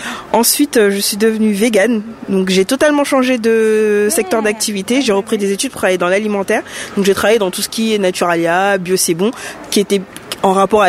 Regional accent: Normandy, France; On est de la Normandie.

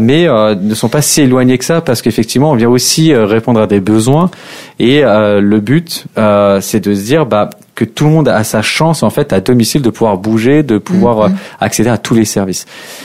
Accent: Montmorency, Île-de-France, France; Comme pas mal de personnes le savent, je viens de Montmorency

